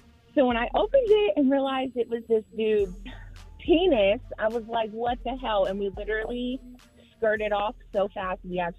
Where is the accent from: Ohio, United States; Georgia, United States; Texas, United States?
Ohio, United States; Akron; now in Dayton, United States; I'm from Akron, but I moved to Dayton, so.